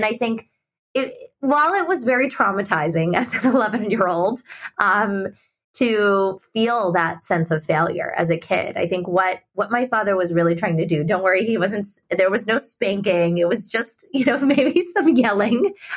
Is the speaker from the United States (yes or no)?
no; India; especially growing up in India